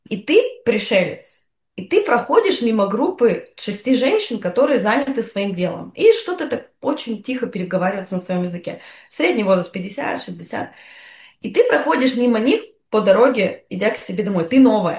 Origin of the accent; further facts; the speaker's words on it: Russia; Да, я из России.